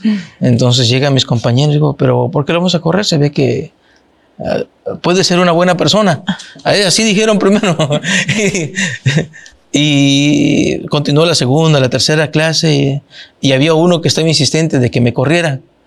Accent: Oaxaca, Mexico; born there; yo soy originario del estado de Oaxaca. Ahí nací. Mi padre es originario del estado de Tabasco. Por cuestiones de su trabajo, llega a Oaxaca. Conoce a mi mamá, se casa.

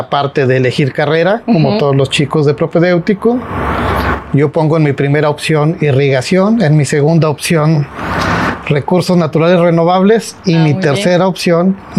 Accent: Ciudad Madera, Chihuahua, Mexico; yo soy originario de Ciudad Madera, Chihuahua.

